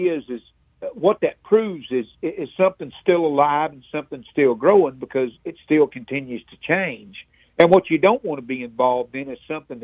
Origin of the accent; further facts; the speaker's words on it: Florida, United States; And, see, I'm originally from Florida, and I didn't live here. I didn't move here until 1985.